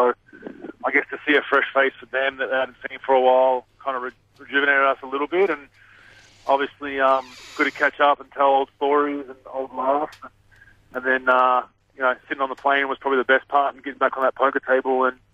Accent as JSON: {"language": "English", "country": "Australia", "accent": "Australian", "said": "I think my sense of humour, my Aussie accent helps a little bit."}